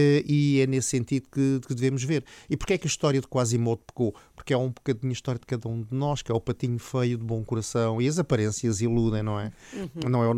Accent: Lisbon, Portugal; eu cresci ali, portanto, eu nasci ali perto, eu nasci no Príncipe Real, andei muito para aquelas bandas

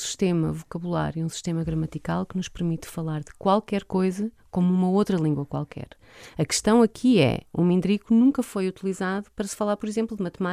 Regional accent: Batalha, Leiria, Portugal; Eu sou da Batalha, originalmente

